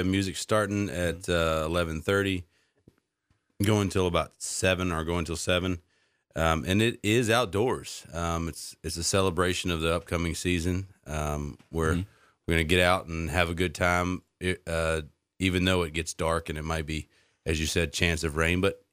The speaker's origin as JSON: {"language": "English", "region": "Virginia", "country": "United States", "said": "Originally, I hail from Virginia."}